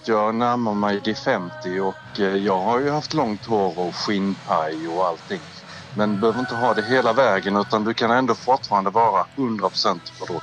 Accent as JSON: {"language": "Swedish", "town": "Bromölla", "region": "Skåne", "country": "Sweden", "lives_now": "Malmö, Sweden", "said": "Vi är ju från Bromölla."}